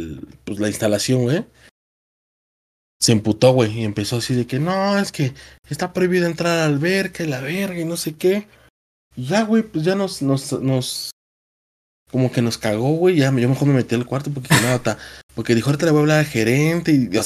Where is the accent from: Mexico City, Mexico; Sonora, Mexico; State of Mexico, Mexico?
Mexico City, Mexico; ya uno como chilango, güey, también hasta luego desconfía de ese pedo.